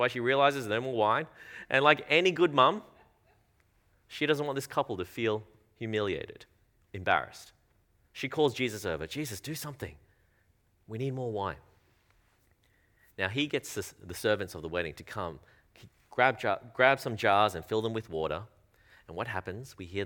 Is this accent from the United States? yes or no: no; Australia; born there; I am Australian born, but yes, I am Chinese, if you haven't noticed. That's my ethnicity. And I grew up in going to a lot of Chinese weddings